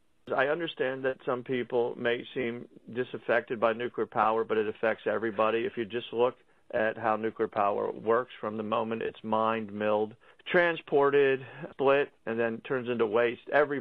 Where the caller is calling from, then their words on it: Harrisburg, Pennsylvania, United States; That's what I'm doing from Harrisburg today, and I appreciate all your efforts on everybody's behalf.